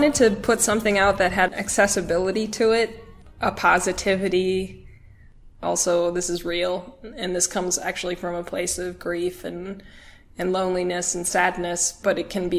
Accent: Fargo, North Dakota, United States; I grew up as a biracial kid amongst mostly white community in Fargo, North Dakota. My mom was born and raised in the Philippines.

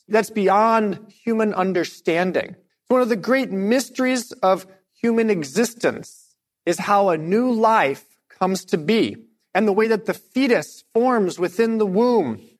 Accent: Midwest, United States; now in New York, United States; I come from the Midwest, and when we are merging onto highways where I come from, we get ready to merge

